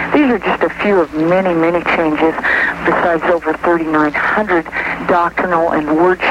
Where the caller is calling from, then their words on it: El Cajon, California, United States; I'm calling from El Cajon.